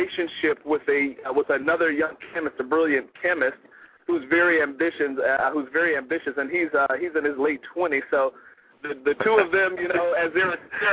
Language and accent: English; Chicago, Illinois, United States; I am from Chicago, Illinois.